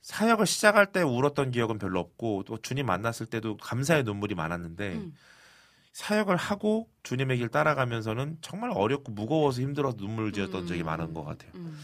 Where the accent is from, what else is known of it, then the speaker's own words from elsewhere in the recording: Daejeon, South Korea; now in Seoul, South Korea; 그래서 가난한 마음으로 대전에서 이제 서울로 무작정 상경해서 길거리에서 노방전도 하고